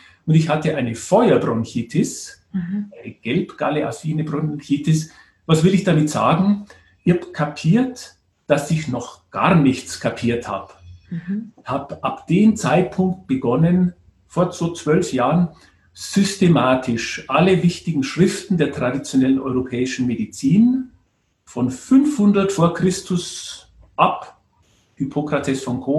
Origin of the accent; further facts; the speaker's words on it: Bavaria, Germany; now in Vienna, Austria; wie man vielleicht an den wenigen Sätzen schon hört, ich bin ein Bayer in Wien